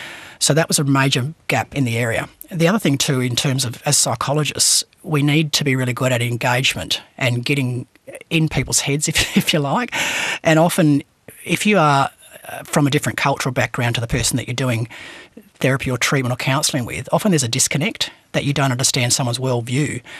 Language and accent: English; Western Australia, Australia; I am a psychologist from the Pilbara area of Western Australia. My traditional people are Nyamal from between Port Hedland and Marble Bar.